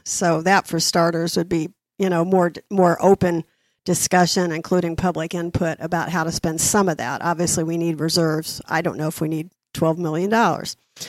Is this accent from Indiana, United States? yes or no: yes; Indianapolis, Indiana, United States; I grew up in Indiana. I was on the south side of Indianapolis, went to school at Ball State and then University of Notre Dame.